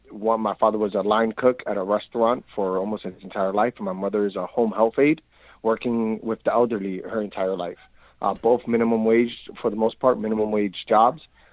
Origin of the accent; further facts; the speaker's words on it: Williamsburg, New York, United States; The growing up in Williamsburg during that time was extremely difficult for me and most of my family.